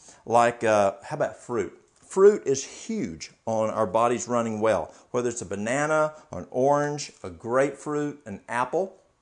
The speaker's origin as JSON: {"language": "English", "region": "the South", "country": "United States", "tie": "born or raised there", "said": "We've got our, what we grew up here in the South is soup beans, pinto beans."}